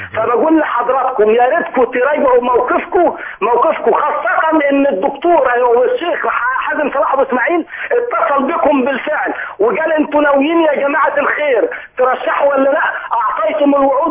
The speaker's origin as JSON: {"language": "Arabic", "region": "Sharqia Governorate", "country": "Egypt", "said": "من الشرقيه"}